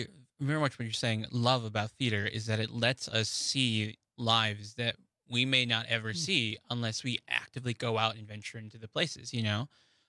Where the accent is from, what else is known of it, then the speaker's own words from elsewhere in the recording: Manitowoc, Wisconsin, United States; also born or lived in Kenosha; now in Milwaukee, United States; Yeah, so I moved to Milwaukee from Kenosha, originally born and raised in Manitowoc, Wisconsin, a bit more up north.